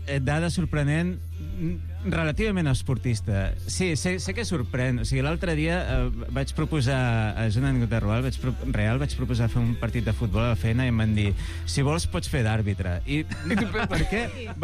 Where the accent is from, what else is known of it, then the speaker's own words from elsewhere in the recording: Barcelona, Catalonia, Spain; born there; Vaig néixer al barri del Vall d'Hebron, no soc de Gràcia, nascut, Vall d'Hebron, allà al costat dels búnquers del Carmel, a l'altra banda.